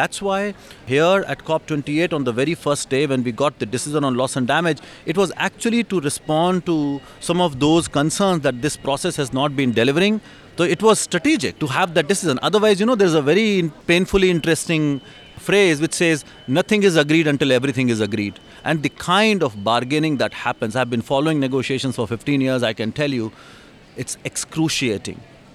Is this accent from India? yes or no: yes; India; I come from India.